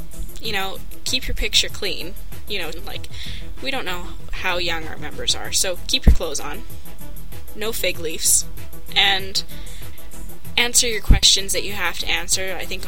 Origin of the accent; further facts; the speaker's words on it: Alberta, Canada; we're from Alberta, and we're from a pretty redneck town.